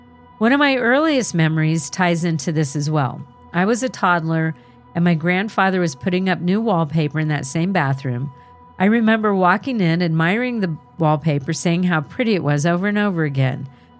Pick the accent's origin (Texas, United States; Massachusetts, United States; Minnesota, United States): Massachusetts, United States; now in Florida, United States; So I live in Florida now, but I grew up in Massachusetts, and the house I grew up in was haunted.